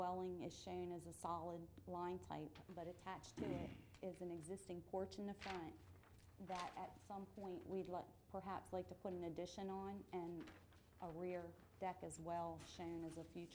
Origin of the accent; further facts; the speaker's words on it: Milford, Delaware, United States; from Milford, Delaware.